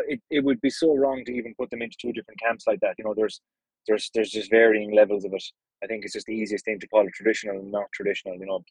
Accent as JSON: {"language": "English", "town": "Ennis", "region": "Munster", "country": "Ireland", "said": "Yeah, we're from the Mecca. Innis County Clare is just where it's all happening. It's like the Nashville of Irish music."}